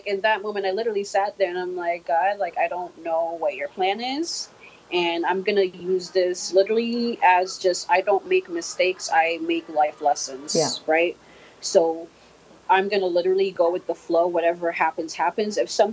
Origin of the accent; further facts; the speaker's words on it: Dominica; However, I was born and raised in Dominica, so I grew up around in that culture.